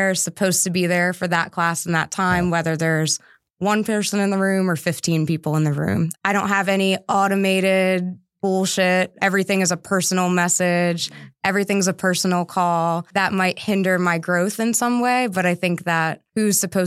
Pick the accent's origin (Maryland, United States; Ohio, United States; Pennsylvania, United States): Maryland, United States; also born or lived in Delaware; I actually grew up in Maryland, but a lot of my adult life and entrepreneur life was had in Delaware.